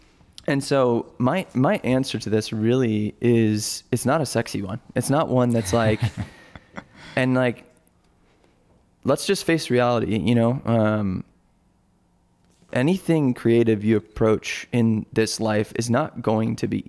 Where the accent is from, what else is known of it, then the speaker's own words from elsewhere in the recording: Florida, United States; let's go back to my hometown in Florida